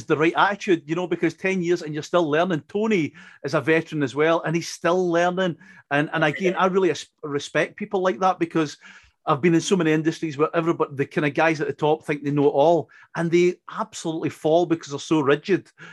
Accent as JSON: {"language": "English", "region": "Scotland", "country": "United Kingdom", "accent": "Scottish", "said": "I've done loads of big events with my Scottish accent. It tends to go down well for kind of Scottish events in America"}